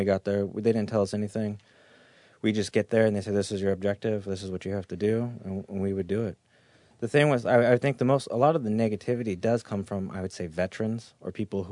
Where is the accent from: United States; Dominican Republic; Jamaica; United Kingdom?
United States; San Diego, California; I'm from San Diego, though.